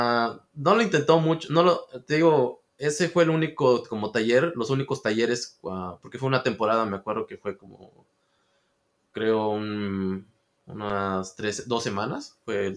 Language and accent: Spanish; Oaxaca, Mexico; also born or lived in California, United States; Soy originario de Oaxaca. Bueno, yo me considero que nací, bueno, de Oaxaca, yo me considero que soy de Oaxaca, pero en realidad yo nací en California. Solo que mis padres me llevaron a cuando yo tenía 5 años y pues pasé mi infancia completamente en Oaxaca.